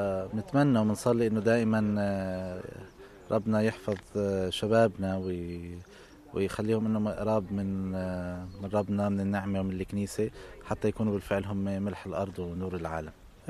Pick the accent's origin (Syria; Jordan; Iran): Jordan; انا خوري من الاردن، مسؤول الشبيبه في الاردن